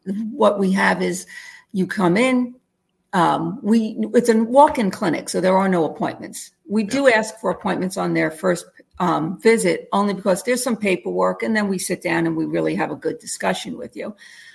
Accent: New Jersey, United States; moved away as an adult; No, actually, I grew up in North Jersey, right over the George Washington Bridge. So about 3 miles outside of Manhattan.

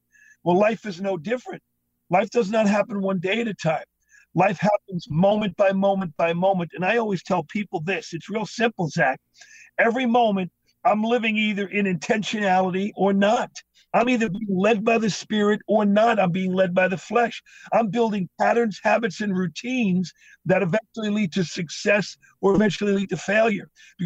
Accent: New York, United States; I've done so much work with 9/11 survivors because I'm from New York originally.

